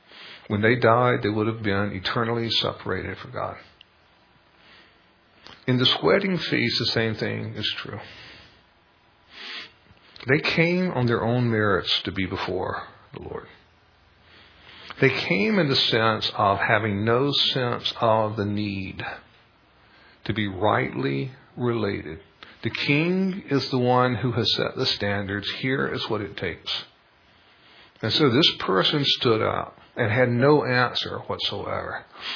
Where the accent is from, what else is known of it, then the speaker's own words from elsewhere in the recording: North Carolina, United States; Now, I'm from North Carolina, and I'm one of those few people who I've tried, but I just don't like NASCAR.